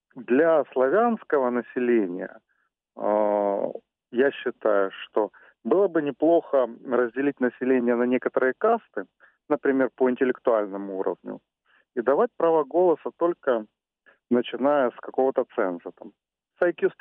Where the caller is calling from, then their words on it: Kharkiv, Kharkiv Oblast, Ukraine; Я з Харкова.